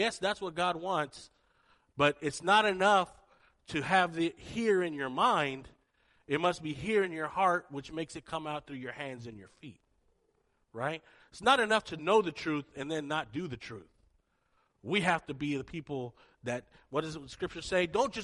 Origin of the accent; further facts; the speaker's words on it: San Jose, California, United States; I was born and raised in Eastside San Jose, and that is the hood.